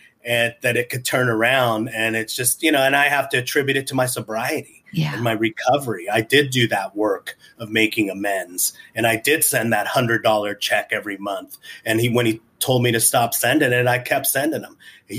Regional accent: Tacoma, Washington, United States; I did a show in my hometown, Tacoma, Washington, Tacoma Comedy Club.

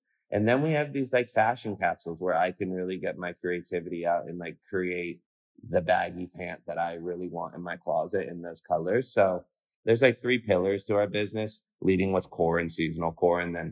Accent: Malibu, California, United States; LA's home to me. I grew up in Malibu.

